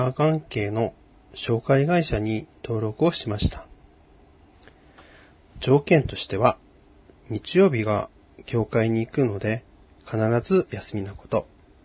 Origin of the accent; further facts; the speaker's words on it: Iwate, Japan; moved away as an adult; now in Tokyo, Japan; 実家のある岩手から上京しようと思い、東京での仕事を見つけることになりました。